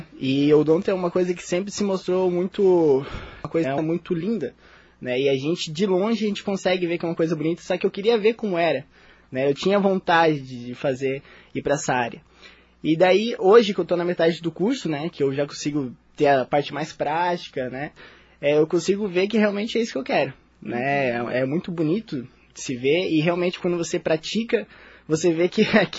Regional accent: Joinville, Santa Catarina, Brazil; Eu vim de longe, né? Eu vim de Joinville, São Francisco do Sul.

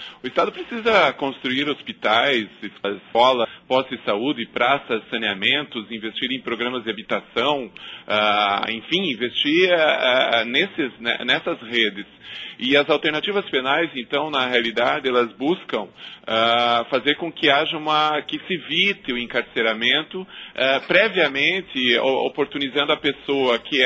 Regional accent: Porto União, Santa Catarina, Brazil; a Porto União, União da Vitória, que é a minha cidade, minhas cidades do coração e onde eu nasci e onde eu tenho raízes até hoje e sempre levarei comigo.

